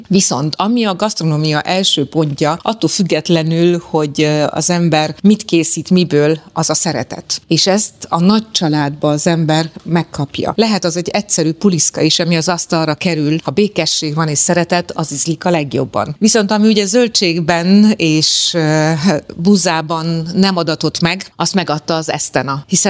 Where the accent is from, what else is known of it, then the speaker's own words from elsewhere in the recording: Brașov, Brașov County, Romania; ha beljebb megyünk Brassó fele, ahova majd bekanyarodok, hogy én már ott születtem, és ott nőttem föl, hiszen a szüleim is egymást már Brassóba ismerték meg